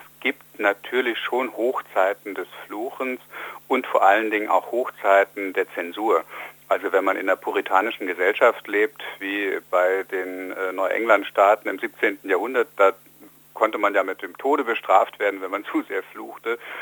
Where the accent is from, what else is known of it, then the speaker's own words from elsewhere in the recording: Bamberg, Bavaria, Germany; ich komme aus Bamberg